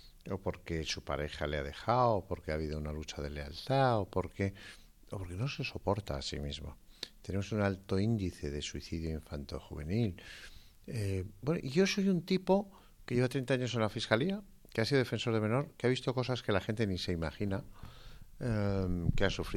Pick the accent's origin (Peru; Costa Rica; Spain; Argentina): Spain; Estella, Navarre; y asisto mucho a Pamplona y a mi tierra, que es Estella.